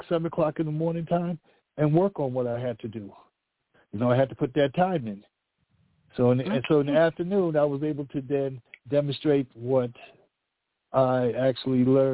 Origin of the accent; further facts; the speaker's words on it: New York, United States; also born or lived in Canada; So that's when I was born in Canada. But we left there when I was like 4 or 5. We came to New York, and we was actually living in Brownsville with my other families